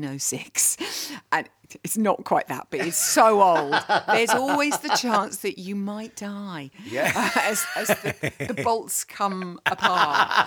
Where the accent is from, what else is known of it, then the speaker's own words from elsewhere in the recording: Lytham St Anne's, North West England, United Kingdom; born there; I was born in Lytham St Anne's.